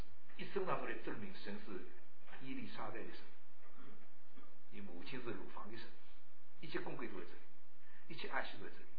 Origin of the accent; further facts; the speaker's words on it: China; 那我们中国人的那个窝囊，一看见一个白颜色的那个老太太，这不就是白皮肤的有钱的是吧？